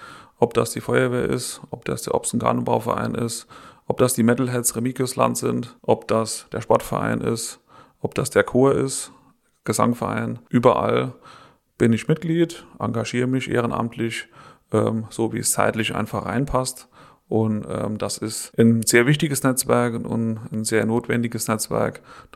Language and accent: German; Etschberg, Rhineland-Palatinate, Germany; Ich bin hier verwurzelt, bin geboren hier in der Region. Mein Vater ist Netschberger, meine Mutter ist aus Harschbach. Bin hier auch verwurzelt.